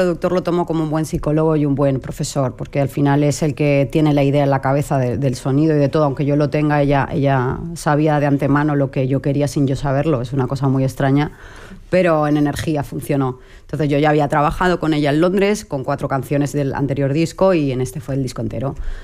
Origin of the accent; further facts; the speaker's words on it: Balearic Islands, Spain; que me voy para mi tierra, para Mallorca